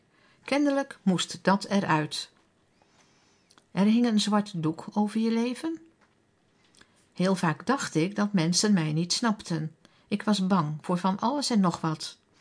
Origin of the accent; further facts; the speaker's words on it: Heenvliet, South Holland, Netherlands; Ik kom niet uit een christelijk gezin. Ik groeide op in Heenvliet op Voorne-Putten. Mijn ouders waren van huis uit Rooms-Katholiek en gereformeerd synodaal